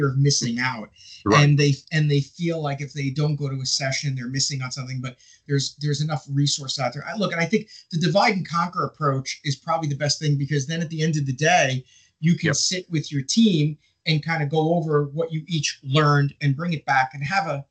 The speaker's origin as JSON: {"language": "English", "town": "New York City", "region": "New York", "country": "United States", "tie": "born or raised there", "said": "I grew up in New York City, so crowds are not a thing."}